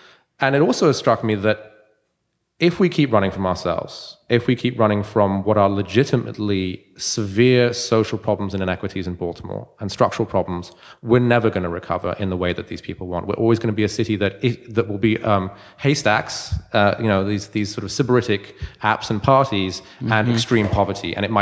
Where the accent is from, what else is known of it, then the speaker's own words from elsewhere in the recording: London, United Kingdom; I'm from London originally.